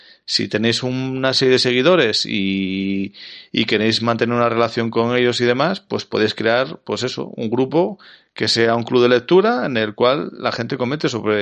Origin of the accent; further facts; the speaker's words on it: Spain; Siendo españoles, seguro que leemos las 47 páginas